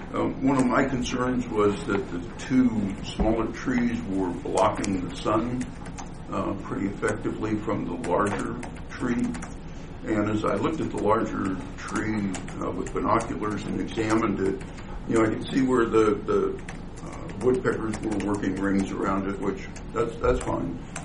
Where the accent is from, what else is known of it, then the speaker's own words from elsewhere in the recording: Paradise, California, United States; I come from, we moved up here from Paradise, California, so pine trees were a big part of our life down there.